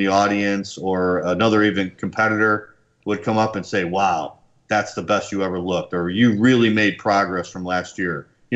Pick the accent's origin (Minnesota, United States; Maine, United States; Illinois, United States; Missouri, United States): Illinois, United States; Chicago; And I was competing in Florida for the first time. I'm from Chicago.